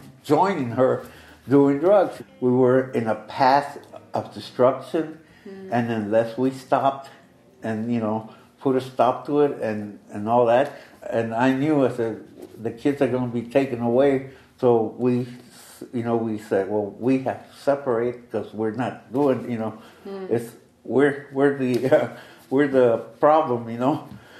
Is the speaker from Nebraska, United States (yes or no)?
no; Chicago Heights, Illinois, United States; I grew up in Chicago Heights. We were that poor, you know.